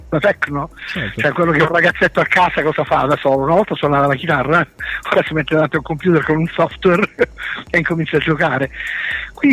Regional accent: Catania, Sicily, Italy; Sai, noi veniamo da Catania

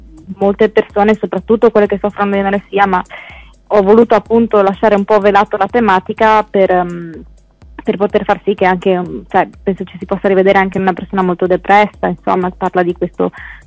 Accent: Codroipo, Friuli-Venezia Giulia, Italy; Io sono friulana, sono di Codroipo, adesso vivo a Codroipo

